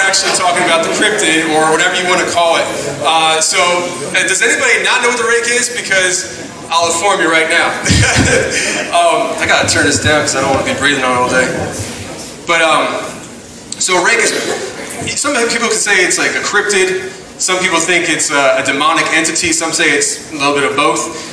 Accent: Philadelphia, Pennsylvania, United States; dude, I'm from Philly.

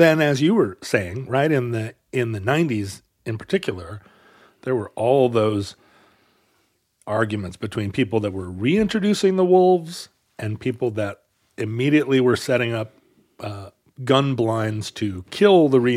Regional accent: Alaska, United States; And then growing up in Alaska during that era where, you know, resource extraction of all kinds was considered one of the, you know, the noblest ways to interact with the environment.

